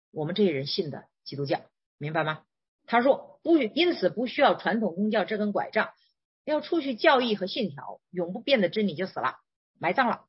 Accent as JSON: {"language": "Chinese", "country": "China", "said": "但我们中国人，我们自己刚硬武力骄傲别扭到现在还是"}